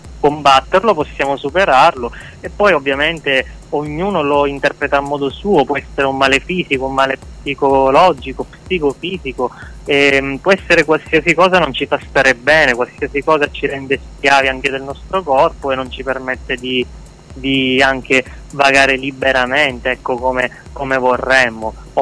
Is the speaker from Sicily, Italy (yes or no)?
yes; Giarre, Sicily, Italy; al momento sono qui in provincia di Catania, Giarre, nella mia città natale.